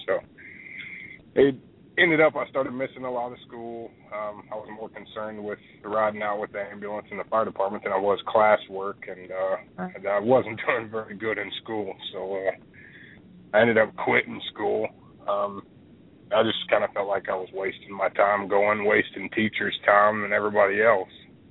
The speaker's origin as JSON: {"language": "English", "region": "Kentucky", "country": "United States", "tie": "born or raised there", "said": "I started the volunteer fire department in my hometown in Kentucky, probably when I was just before 16, just before I was supposed to."}